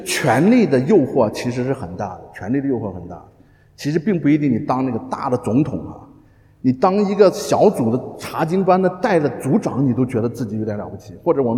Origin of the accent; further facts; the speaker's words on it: China; 我们都干过，我们中国人几千年很多书在那边写的